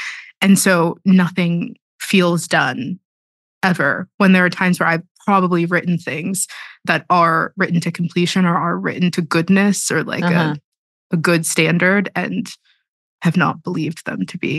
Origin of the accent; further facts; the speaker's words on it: Pittsburgh, Pennsylvania, United States; I didn't really have many choices. I grew up in Pittsburgh. I grew up in the city